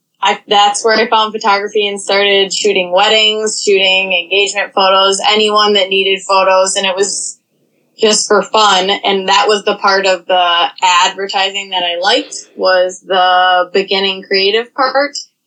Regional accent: Cottage Grove, Minnesota, United States; Yeah, so I'm born and raised in Minnesota. I grew up in Cottage Grove, Minnesota

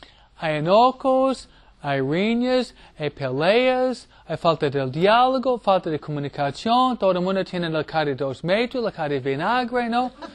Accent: New York, United States; Si yo lo reza, 13 minutos, porque soy de Nueva York.

